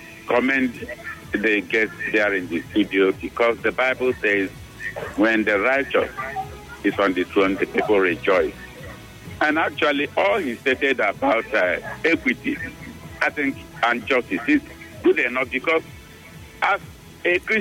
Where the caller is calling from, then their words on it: Abia, Nigeria; I am calling you from Abia